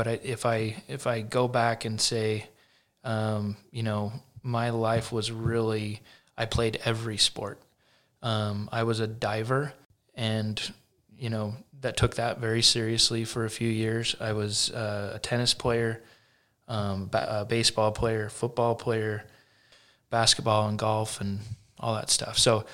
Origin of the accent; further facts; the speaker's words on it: Salt Lake City, Utah, United States; I grew up in Salt Lake. I went to East High School. I'm the youngest of four.